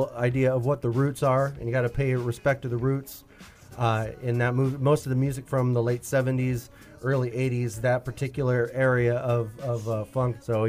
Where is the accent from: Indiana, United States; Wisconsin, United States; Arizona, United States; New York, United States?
Indiana, United States; Fort Wayne; Man, I love Fort Wayne. Born and raised in Fort Wayne.